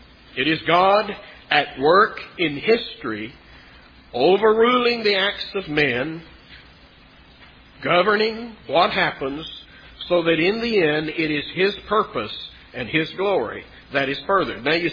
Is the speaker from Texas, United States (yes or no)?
yes; McKinney, Texas, United States; born there; I was born in McKinney, Texas.